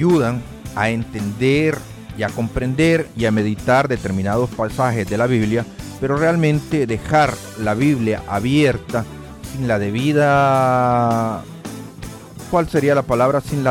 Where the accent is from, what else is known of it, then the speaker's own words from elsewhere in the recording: El Salvador; Y es que últimamente, pues en mi país, en El Salvador, surgió la brillante idea